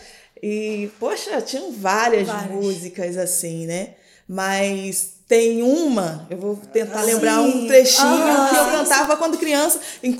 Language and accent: Portuguese; Rio de Janeiro, Brazil; eu fui nascida em comunidade, eu sou cria da Vila Cruzeiro, do Complexo da Penha